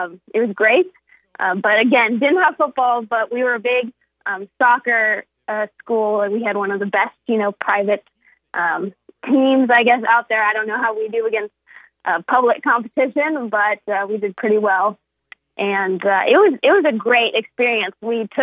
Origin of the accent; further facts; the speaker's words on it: Houston, Texas, United States; born there; But my mom moved from Russia right before I was born in Houston.